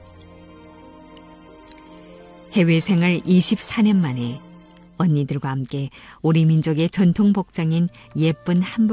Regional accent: Yanbian, Jilin, China; 윤동주 시인의 유적지가 내 고향 연변에 있어

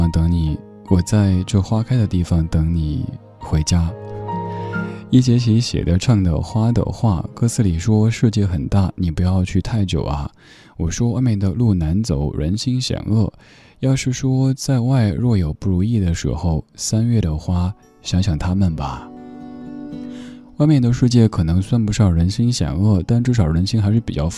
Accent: Sichuan, China; 就像我前些年一直在寻找一种我们四川话讲叫欢歌赖这样的一种花

